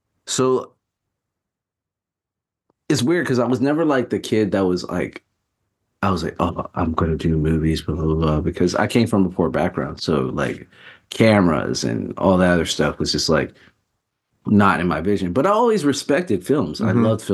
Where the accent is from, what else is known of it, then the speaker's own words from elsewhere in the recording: United States; I'm like American American.